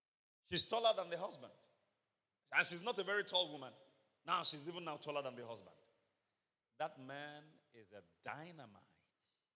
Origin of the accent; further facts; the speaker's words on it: Ibadan, Oyo, Nigeria; Me, I'm a Mokola boy. I grew up in Mokola. We used to envy the Bodija boys.